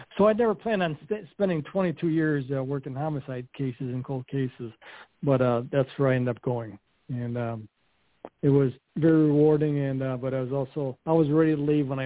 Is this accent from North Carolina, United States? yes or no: no; Chicago, Illinois, United States; moved away as an adult; also born or lived in Calumet City, Illinois / Wyoming; That I was born and raised in Chicago, then moved to Cal City, and I became a policeman there in 1980.